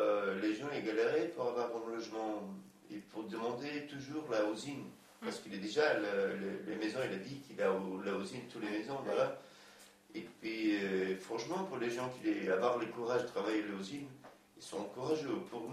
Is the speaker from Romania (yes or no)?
yes; Romania; French is a second language; C'est, franchement, la époque chez nous, en Roumanie, il a pris les gens sur la route, forcé.